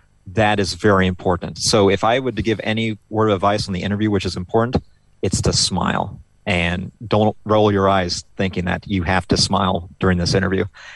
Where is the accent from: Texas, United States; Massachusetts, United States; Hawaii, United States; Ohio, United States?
Ohio, United States; Hey, growing up in Ohio in the 90s, there was other stuff on at Christmas and Halloween that we watched.